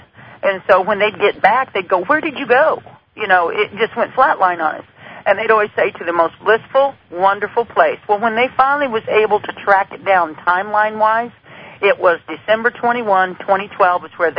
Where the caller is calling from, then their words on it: Tennessee, United States; also born or lived in Nashville; from Tennessee. I'm sorry, from the Smoky Mountains of Tennessee.